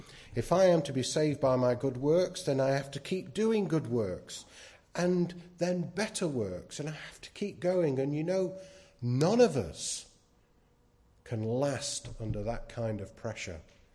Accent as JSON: {"language": "English", "region": "England", "country": "United Kingdom", "said": "Oh, I'm an Englishman."}